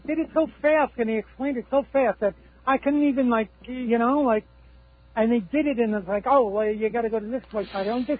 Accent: Jackson Heights, New York, United States; Yeah, you grew up in Jamaica. I grew up in Jackson Heights.

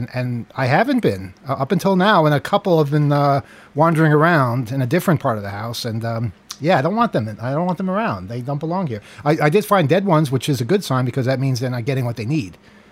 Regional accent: Queens, New York, United States; I remember when I grew up in Queens, they were inside.

